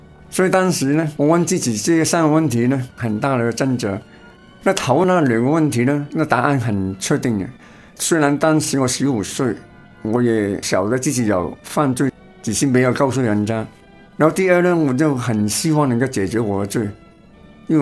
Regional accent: Hong Kong; 那时我才15岁，在中学里面读初三、其实我从小也在香港一些基督教学校读书

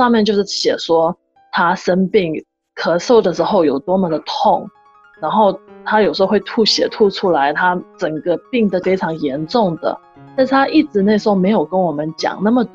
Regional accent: Canada; 我妈妈是从台湾来，我爸爸香港，然后我在这边生的，所以我就从小在加拿大长大的。

